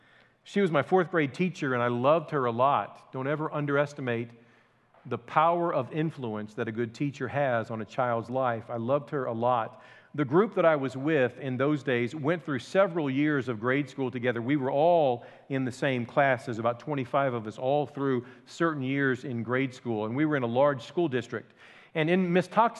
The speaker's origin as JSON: {"language": "English", "region": "Illinois", "country": "United States", "tie": "born or raised there", "said": "maybe one day I would be a leading politician in my home state of Illinois."}